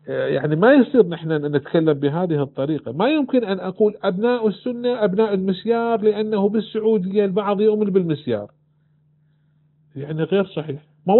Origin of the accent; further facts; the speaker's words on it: Iraq; moved away as an adult; يعني اتصور انا خرجت من العراق عمري 19 سنة